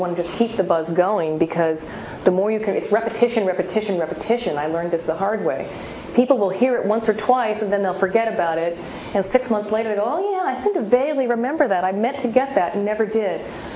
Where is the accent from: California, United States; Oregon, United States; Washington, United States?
Washington, United States; Seattle; I'm from Seattle, so I went to visit family